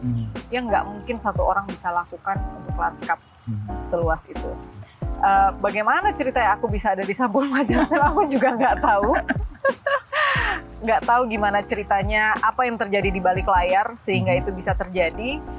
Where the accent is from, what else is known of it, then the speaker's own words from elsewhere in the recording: Aceh, Indonesia; Kampung halaman, karena aku orang Aceh.